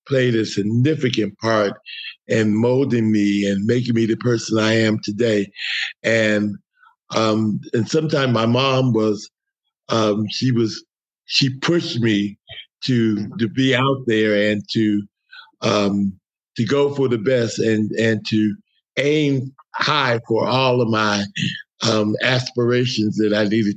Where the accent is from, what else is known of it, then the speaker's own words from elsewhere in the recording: Clairton, Pennsylvania, United States; I was born in Clairton, Pennsylvania, which is probably about 35 miles outside of Pittsburgh. And so I grew up in a AME church in Clairton called First AME